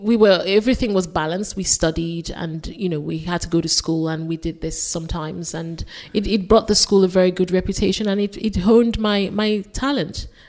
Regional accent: Lagos, Nigeria; also born or lived in Port Harcourt, Nigeria; I lived in Lagos. I grew up, I was born in Port Harcourt. My early years was in Port Harcourt

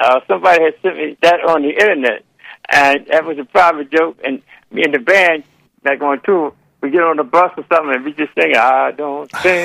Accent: Philadelphia, Pennsylvania, United States; born there; I was born in Philadelphia

